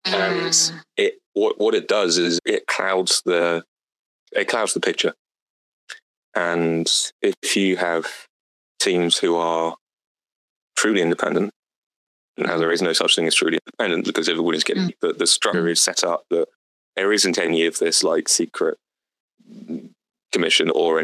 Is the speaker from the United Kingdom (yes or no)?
yes; United Kingdom; And now here I am back in my hometown in the UK, spending quite a lot of time in the Barber as well.